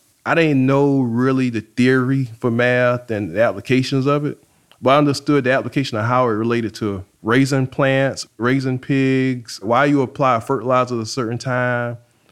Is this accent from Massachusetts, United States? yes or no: no; South Carolina, United States; I ordered it because, okay, I'm from South Carolina, and I think I know what Carolina Barbecue should taste like.